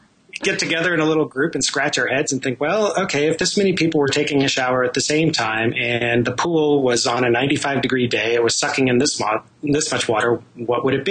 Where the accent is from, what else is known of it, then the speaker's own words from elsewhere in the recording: Colorado, United States; You know, okay, so I grew up in Colorado, and we used to go to the shows at Red Rocks.